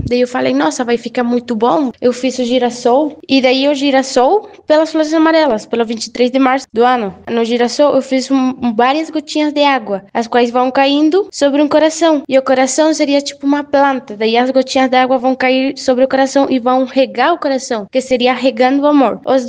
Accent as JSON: {"language": "Portuguese", "country": "Venezuela", "second_language": "Portuguese", "said": "porque nós somos venezuelanos, nós viemos da Venezuela."}